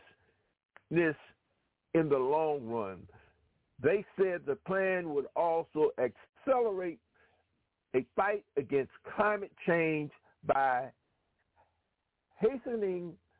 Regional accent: South Carolina, United States; without our votes in my home state of South Carolina, Biden's administration would never have come to reality.

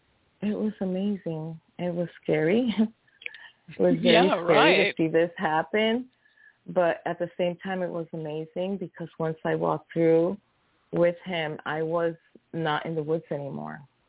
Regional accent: Hartford, Connecticut, United States; moved away as an adult; also born or lived in New Britain; now in Florida, United States; So I'm originally from Connecticut. I'm born in Hartford. I was there till I was about 14, and then we moved to a town called New Britain, and I lived there until I was about 20, no, actually 30, and then we moved here to Florida.

